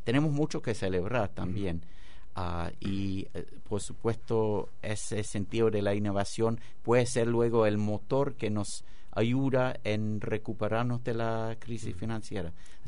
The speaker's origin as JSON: {"language": "Spanish", "country": "United Kingdom", "said": "tomar partido de una manera política en mi país. Así que pero en cuanto a, por ejemplo, como mencionaste, participar de la marcha por la igualdad, eso refleja los valores incluso de nuestro gobierno actual en el Reino Unido."}